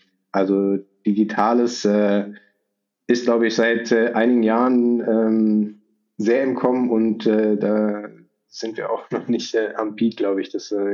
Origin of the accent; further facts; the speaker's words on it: Tettnang, Baden-Württemberg, Germany; Genau, Tettnang ist Baden-Württemberg noch und Lindau liegt ja schon in Bayern